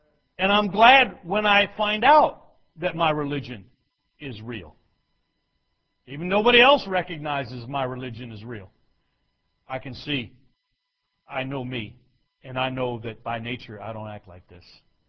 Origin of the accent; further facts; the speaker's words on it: New Jersey, United States; I'm from New Jersey. I have no Italian blood in me, but I'm an honorary Italian. I mean, I'm from northern New Jersey.